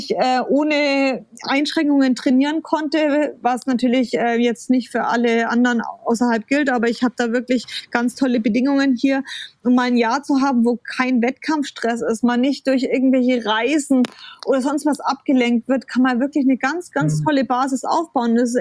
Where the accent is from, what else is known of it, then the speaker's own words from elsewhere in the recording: Bayreuth, Bavaria, Germany; Ich komme ursprünglich aus Bayreuth